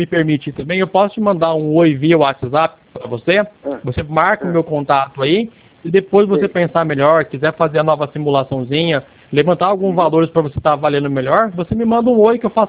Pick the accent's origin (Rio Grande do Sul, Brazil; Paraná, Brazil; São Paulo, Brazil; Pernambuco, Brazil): São Paulo, Brazil; Dracena; now in Lucélia, Brazil; Eu sou aqui de Dracena